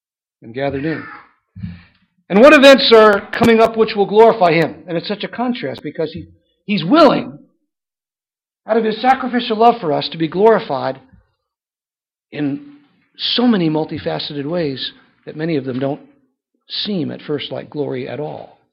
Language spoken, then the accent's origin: English; New Jersey, United States; I was raised in New Jersey. My views of the Civil War have changed a lot since I moved south.